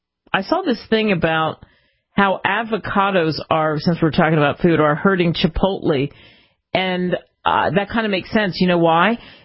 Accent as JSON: {"language": "English", "town": "Cherry Hill", "region": "New Jersey", "country": "United States", "tie": "born or raised there", "said": "I grew up in Cherry Hill over the bridge from Philly."}